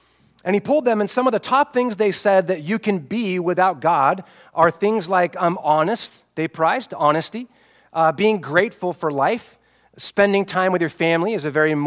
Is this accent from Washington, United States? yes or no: yes; Spokane, Washington, United States; That was the hot spot when I was a kid growing up in Spokane, Washington, right?